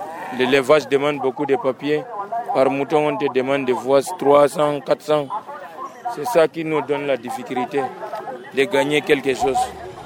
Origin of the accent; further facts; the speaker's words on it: Maroua, Far North, Cameroon; Je viens de Maroua.